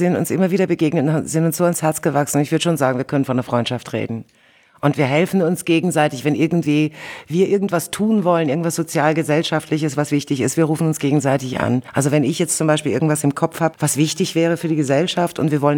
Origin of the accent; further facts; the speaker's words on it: Germany; also born or lived in Soviet Union; Ich bin in der UdSSR geboren, mit meiner Familie hierher gekommen. Wir sind Russlanddeutsche